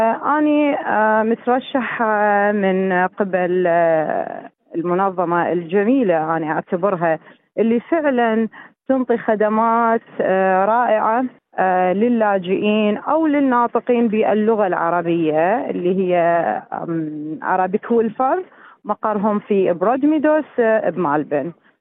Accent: Baghdad, Baghdad Governorate, Iraq; moved away as an adult; now in Australia; لما طلعت من العراق من بغداد تحديدا قسرا، ما كان الموضوع يعني قراري

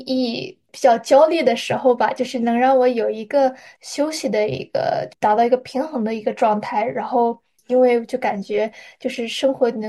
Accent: Qingdao, Shandong, China; 我小时候在中国长大的时候，我是青岛人，然后，以前就是经常会去我爷爷在农村的一个农田里

